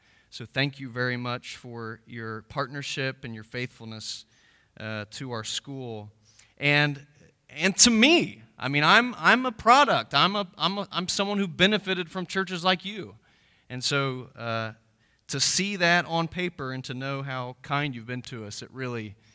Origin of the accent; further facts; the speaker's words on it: Wheelersburg, Ohio, United States; As Pastor Larry shared, I'm from Wheelersburg, so I'm from the tri-state area, and just glad to be home